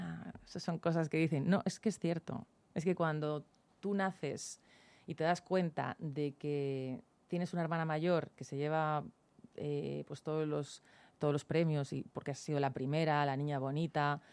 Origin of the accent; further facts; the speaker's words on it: Valladolid, Castile and León, Spain; born there; Yo nací en Valladolid, pues tendría 8 años cuando pasé por primera vez por la Plaza de España de Madrid